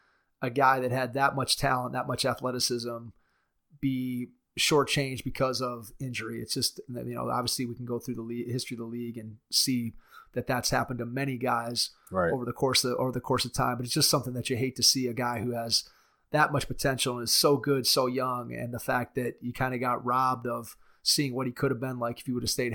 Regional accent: Cleveland, Ohio, United States; When he was here, we're from Cleveland

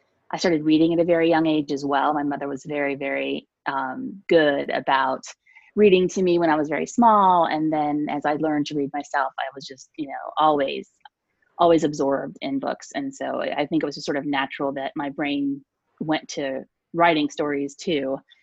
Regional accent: Virginia, United States; moved away as an adult; also born or lived in Florida; I'm born and raised in Virginia, mm-hmm. and I went to Virginia Tech, go Hokies. And from there, we moved to Florida probably in the mid-90s or so.

